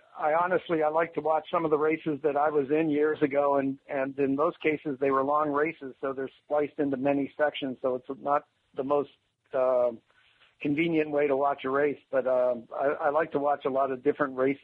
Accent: McKeesport, Pennsylvania, United States; moved away as an adult; Well, actually, I'm originally from McKeesport, Pennsylvania, you know, outside of Pittsburgh, and I moved out here to go to school in the early 60s, but I've been a native of Southern California since then, yes.

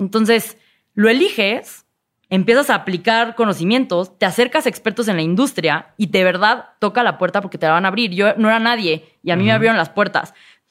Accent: Mexico; Hey, I'm an entrepreneur from Mexico. No, uh-huh, soy emprendedora mexicana.

